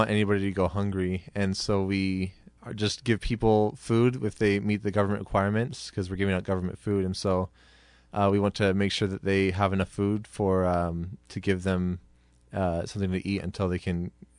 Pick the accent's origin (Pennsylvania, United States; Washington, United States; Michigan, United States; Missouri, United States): Washington, United States; Spokane; I'm originally from Spokane, and my wife is from Brisbane, Australia. But we spent 2 years in Los Angeles being trained, but before that we were in the Seattle area for a few years